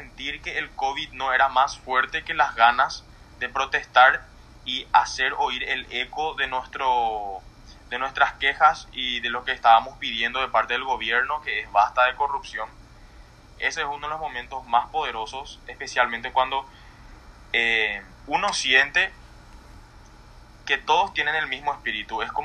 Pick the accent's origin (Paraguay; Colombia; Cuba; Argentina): Paraguay; todos somos paraguayos, todos queremos lo mismo